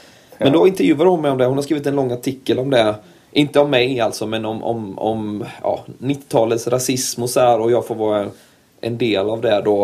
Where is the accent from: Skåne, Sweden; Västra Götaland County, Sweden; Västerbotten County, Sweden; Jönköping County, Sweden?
Jönköping County, Sweden; Huskvarna; hur jag växte upp i Huskvarna-trakten